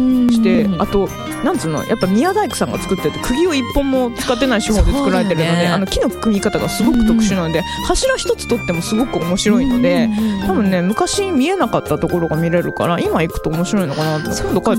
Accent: Nara, Japan; 奈良県生まれ、奈良県育ちだからね、うんうん、小学校とか中学校までずっと奈良の学校だったんですけど、

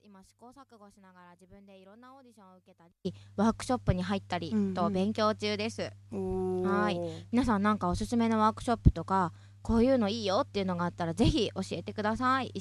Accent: Tochigi, Japan; ちなみに出身は栃木です。東京からはですね、鈍行でも行けますけれども、新幹線でも15分ぐらいですね。

